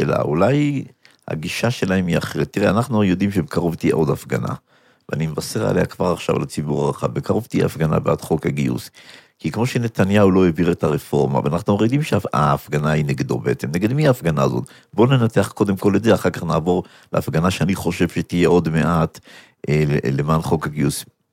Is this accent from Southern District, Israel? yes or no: no; Jerusalem, Jerusalem District, Israel; אני טיפוס ירושלמי